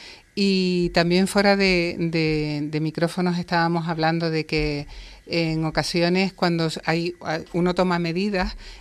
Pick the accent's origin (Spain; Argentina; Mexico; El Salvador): Spain; Canary Islands; yo soy de Gran Canaria